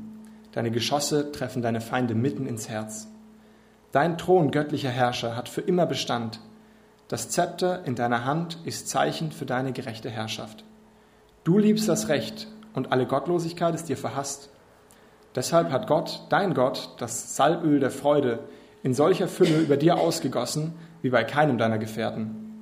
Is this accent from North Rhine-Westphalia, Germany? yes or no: no; Munich, Bavaria, Germany; Ich als Münchner darf den Vergleich benutzen.